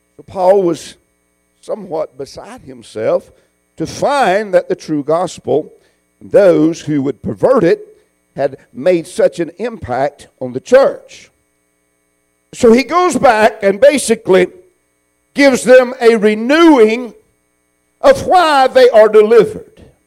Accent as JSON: {"language": "English", "region": "Southern United States", "country": "United States", "said": "Of course I do. I'm from the South, and sweetness in my mouth, I want sweet tea."}